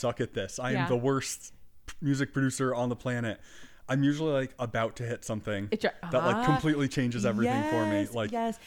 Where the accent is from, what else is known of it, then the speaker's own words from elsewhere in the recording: Albany, New York, United States; Like I grew up playing like in the Albany area, like years and years ago when I was playing in bands and stuff.